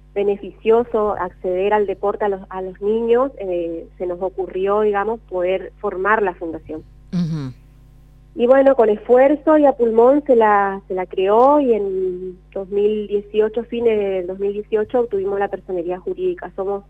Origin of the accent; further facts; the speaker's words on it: El Paraisal, Chaco, Argentina; now in Resistencia, Argentina; tengo mi familia ahí, nací y crecí en El Paraisal.